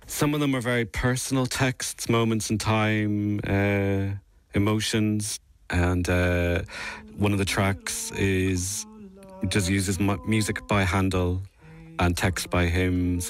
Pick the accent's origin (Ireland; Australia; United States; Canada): Ireland; Dublin, Leinster; moved away as an adult; also born or lived in England / Netherlands / Stuttgart / Berlin; now in Birmingham, United Kingdom; I'm from Dublin originally, but I've lived around Europe a lot. I studied in England and then the Netherlands, and then I lived in Stuttgart and then Berlin, and now at the moment I live in Birmingham.